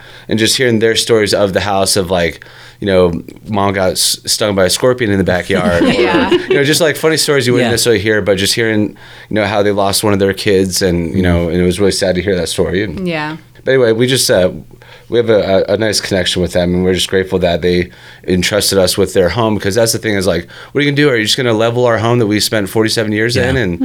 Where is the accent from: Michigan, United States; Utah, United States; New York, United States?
Utah, United States; Park City; I'm from Park City originally, and I met her in Florida.